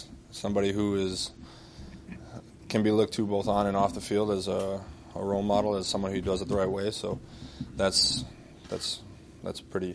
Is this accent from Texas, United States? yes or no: no; Wisconsin, United States; I grew up in Wisconsin, so I'm looking forward to this weekend's weather.